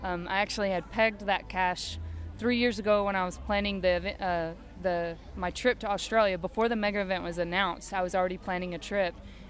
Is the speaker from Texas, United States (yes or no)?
yes; Austin, Texas, United States; … I'm from Austin, Texas, Central Texas.